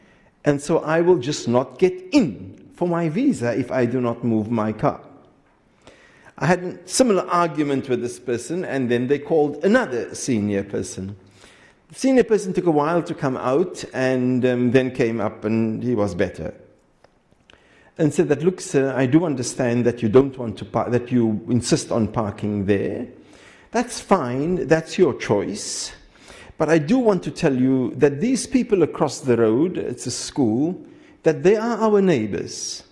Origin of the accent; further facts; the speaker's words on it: South Africa; I am South African. I've lived in South Africa all my life, all my childhood.